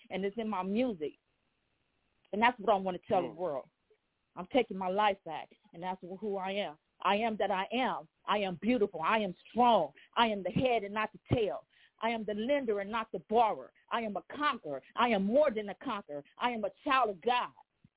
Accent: Los Angeles, California, United States; Well, I'm born and raised in California from the streets of Los Angeles, South Central L.A.

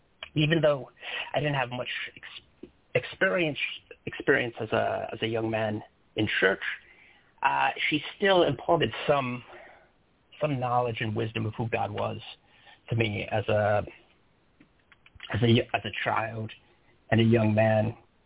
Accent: Brooklyn, New York, United States; born there; I was born in Brooklyn in the 1980s to a family of mixed, I guess you would say, religious convictions or belief.

